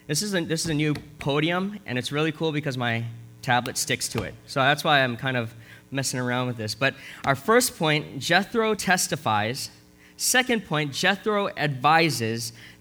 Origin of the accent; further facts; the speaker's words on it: Hawaii, United States; I'm from Oahu, and every time I go back, I always look to see if there's stuff that I remember from my childhood.